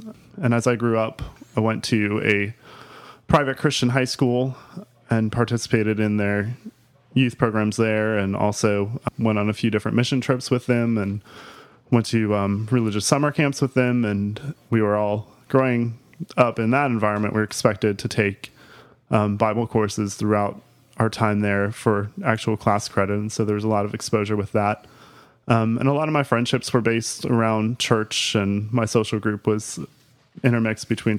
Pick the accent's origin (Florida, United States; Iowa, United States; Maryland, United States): Florida, United States; Well, I grew up in South Florida. My parents moved there from New York before I was born, and so I was born and raised down there.